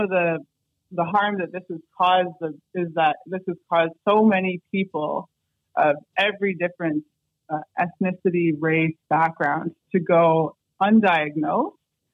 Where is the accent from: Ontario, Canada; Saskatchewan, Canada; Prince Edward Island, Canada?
Ontario, Canada; born there; from the time I was born in Southwestern Ontario.